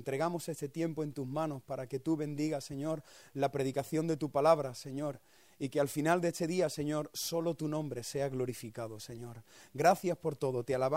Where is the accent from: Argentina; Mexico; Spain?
Spain; Cádiz, Andalusia; now in Palma del Río, Spain; soy pastor, actualmente estamos pastoreando en Palma del Río, Córdoba, aunque mi ciudad de origen soy de Cádiz y mi mujer es colombiana de Bogotá.